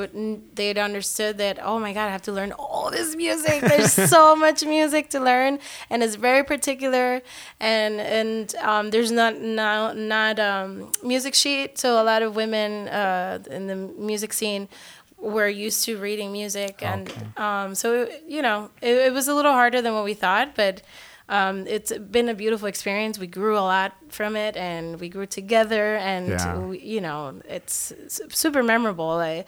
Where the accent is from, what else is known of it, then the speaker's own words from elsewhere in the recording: Puerto Rico; now in United States; I come from a mixed background. My mom's Dominican and my dad's Mexican. I was raised in Puerto Rico.